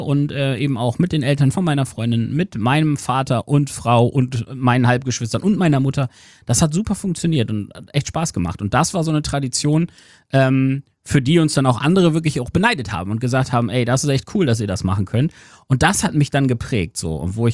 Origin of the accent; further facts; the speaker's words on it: Aurich, Lower Saxony, Germany; Also in Ostfriesland bei uns in Aurich war es immer der 25. abends. Da haben sich dann immer alle auf dem Dorfplatz getroffen.